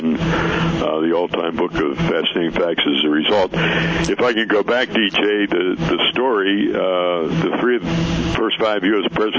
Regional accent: Pittsburgh, Pennsylvania, United States; I got a job as an intern at a radio station in my hometown of Pittsburgh.

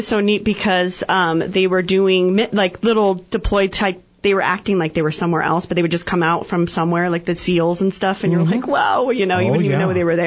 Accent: San Diego, California, United States; I grew up in San Diego with, the F-14s buzzing your head every day.

